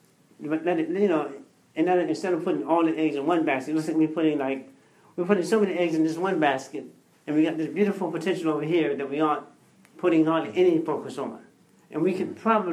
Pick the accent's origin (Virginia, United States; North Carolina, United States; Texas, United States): Virginia, United States; Williamsburg; I'm from Williamsburg, Virginia.